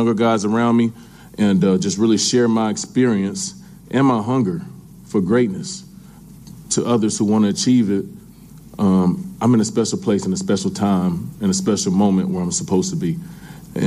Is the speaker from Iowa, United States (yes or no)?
no; Atlanta, Georgia, United States; now in Chicago, United States; Atlanta was my hometown, is my hometown, with or without the Falcons. Atlanta will always have a special place in my heart